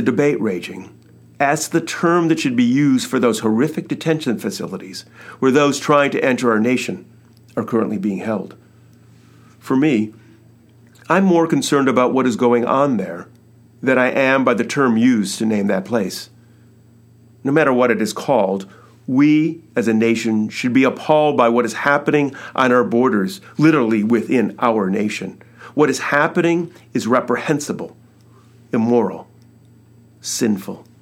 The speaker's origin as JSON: {"language": "English", "country": "United States", "said": "not in my name, as an American."}